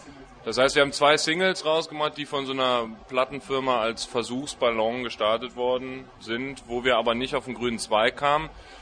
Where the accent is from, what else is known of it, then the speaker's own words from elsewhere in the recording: Ratingen, North Rhine-Westphalia, Germany; Und genau in Ratingen, wo ich herkomme, was aber völliger Zufall ist.